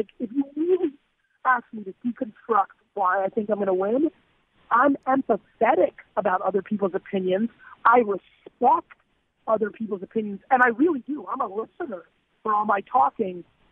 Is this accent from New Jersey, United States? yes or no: yes; New Jersey, United States; I grew up in Jersey. I'm 42, so there's a lot of Nerf football outside stuff.